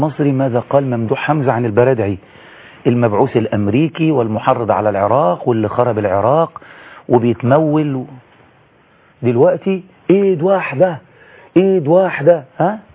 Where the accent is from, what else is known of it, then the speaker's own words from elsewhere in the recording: Kafr El Sheikh Governorate, Egypt; born there; لأنه صديق وبلدياتي وأقرب مرشحين جغرافيا لمسقط رأسي في قرية برياض كفر الشيخ